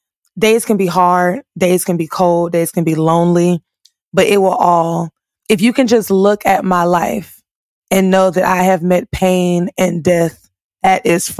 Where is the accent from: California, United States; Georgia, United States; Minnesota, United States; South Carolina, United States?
South Carolina, United States; You know, I'm still from South Carolina. I'm not going to act like I have no sense now, but, you know, I'm still a country girl